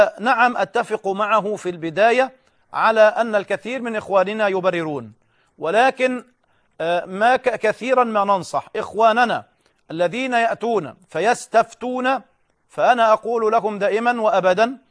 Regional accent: Egypt; ليس عندنا في مصر فقط

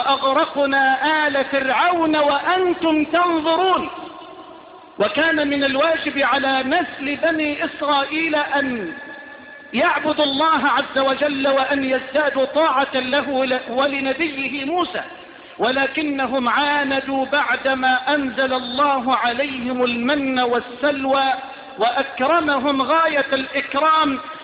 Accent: Egypt; إلى بلدنا مصر

